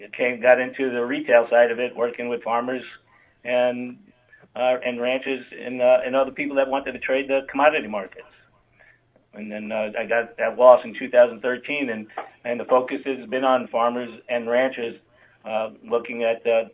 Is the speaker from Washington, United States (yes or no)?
no; New York, United States; I'm actually from New York.